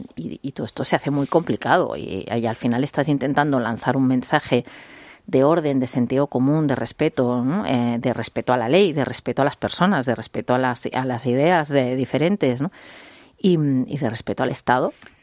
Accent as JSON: {"language": "Spanish", "region": "Catalonia", "country": "Spain", "said": "yo soy profundamente catalana, me siento muy catalana, adoro Cataluña"}